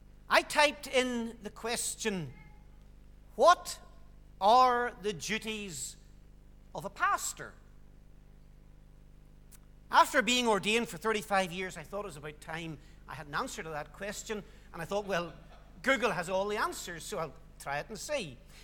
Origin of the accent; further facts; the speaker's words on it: Moneyslane, Northern Ireland, United Kingdom; since I grew up in Monieslane. And, well, Mourne's just over the mountain from Monieslane